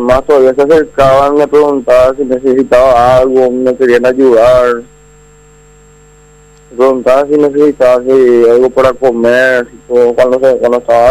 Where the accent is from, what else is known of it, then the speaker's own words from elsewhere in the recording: Asunción, Paraguay; yo soy chacariteño, yo nací, me crié y me crié en Chacarita.